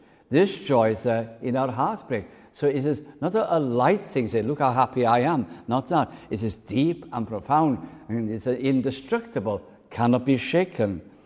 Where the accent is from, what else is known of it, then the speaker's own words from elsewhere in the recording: Wales, United Kingdom; also born or lived in Lancashire; where I was brought up in North Wales and then in Lancashire